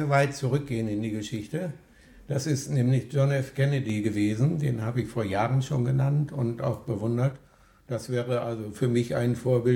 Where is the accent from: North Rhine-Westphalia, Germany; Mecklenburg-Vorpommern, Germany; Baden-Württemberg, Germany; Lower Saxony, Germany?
North Rhine-Westphalia, Germany; Enniger; Und denke, das ist sehr schön gestaltet und Enniger ist eben halt meine Heimat.